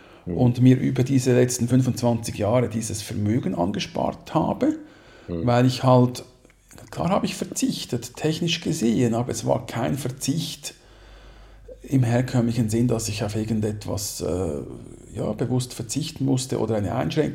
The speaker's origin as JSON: {"language": "German", "country": "Switzerland", "said": "Ich glaube nicht, dass es auf den Malediven schöner ist als bei uns in der Schweiz."}